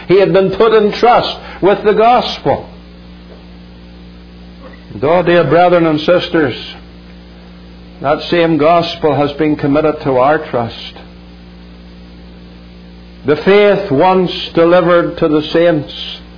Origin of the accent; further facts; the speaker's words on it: Ireland; and being an Irishman, I'm no expert in English grammar.